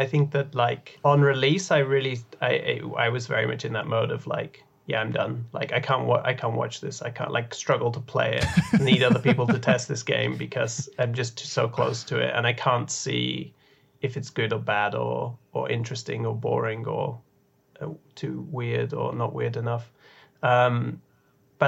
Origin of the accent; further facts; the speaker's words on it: United Kingdom; I probably have like the horrible traits of being a British person and just being raised to suppress emotion at all costs